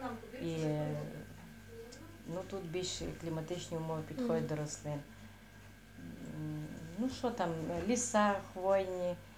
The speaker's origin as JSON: {"language": "Ukrainian", "region": "Ivano-Frankivsk Oblast", "country": "Ukraine", "moved": "as an adult", "said": "З Івано-Франківської області, Західної України."}